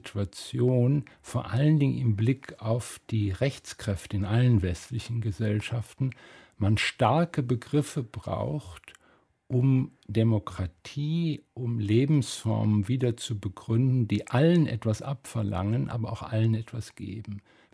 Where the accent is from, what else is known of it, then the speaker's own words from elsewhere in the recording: West Germany, Germany; und das ist ein bisschen unverschämt, das als Westdeutscher zu sagen